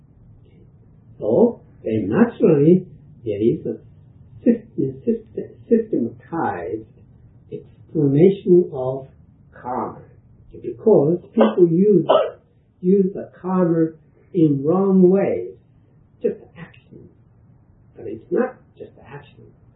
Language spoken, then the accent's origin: English; Japan; English is a second language; So why you are born as American? Why was I born as a Japanese? I don't know.